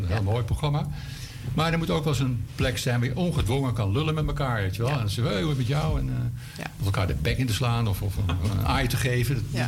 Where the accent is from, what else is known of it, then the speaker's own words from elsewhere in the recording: Amsterdam, North Holland, Netherlands; also born or lived in Hoorn; Ik heb een tijd als Amsterdammer in Hoorn gewoond.